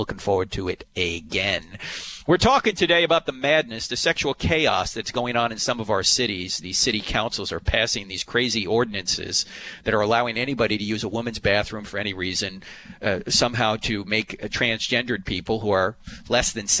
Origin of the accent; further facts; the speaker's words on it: New Jersey, United States; maybe because I'm from New Jersey, a conscience.